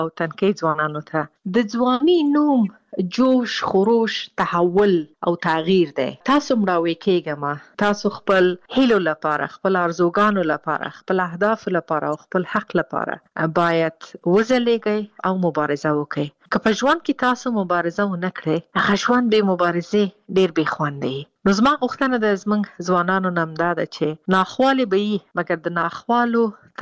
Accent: Afghanistan; زه ورځ شمیرم چې زه بیرته کله خپل ملک ته ځم او بیرته خپل ټاټوبې خپل خلکو سره او دغه ځوانانو سره به د افغانستان جوړول لپاره موټی ون کړم

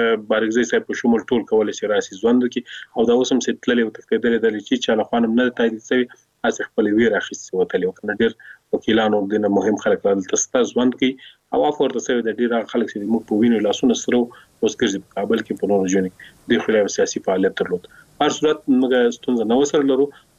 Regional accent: Afghanistan; موږ افغانان یو

